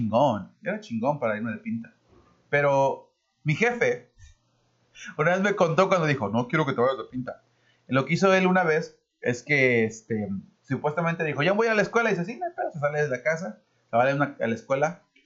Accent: Mexico; Sí, pero bueno, soy mexicano, ¿eh?

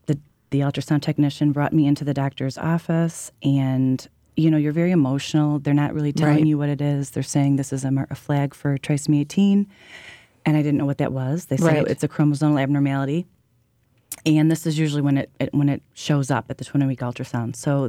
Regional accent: Arlington Heights, Illinois, United States; I grew up in the suburbs of Chicago.

